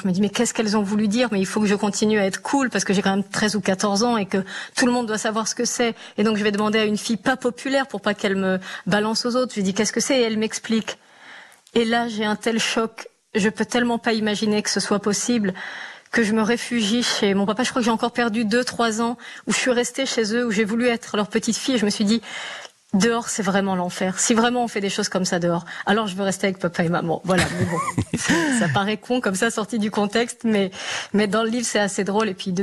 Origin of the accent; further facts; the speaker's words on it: Agadir, Souss-Massa, Morocco; born there; je suis née au Maroc, à Agadir.